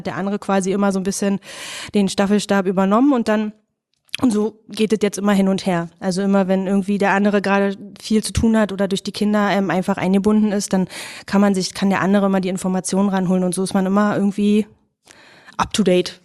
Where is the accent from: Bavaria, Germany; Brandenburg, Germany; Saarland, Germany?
Brandenburg, Germany; Wir sind im Fläming groß geworden